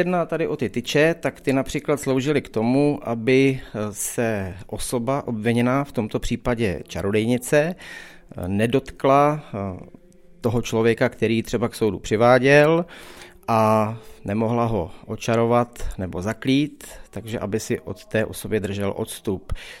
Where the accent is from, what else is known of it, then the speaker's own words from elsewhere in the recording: Vysočina Region, Czechia; also born or lived in Moravia; Nejsem úplně Moravák, teď jsem takový spokojený Moravák původem z Vysočiny a jsem tedy náplava, ale bydlíme zde už 8 let, takže částečně Moravák, takže takový vysočinský Moravák.